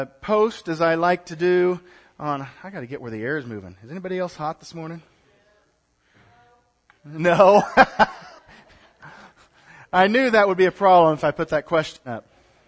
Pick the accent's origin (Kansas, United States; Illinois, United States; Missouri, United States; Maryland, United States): Missouri, United States; Stanberry; in my hometown, Stanberry, up in northwest Missouri, we got our drinking water from 250, 300 feet down.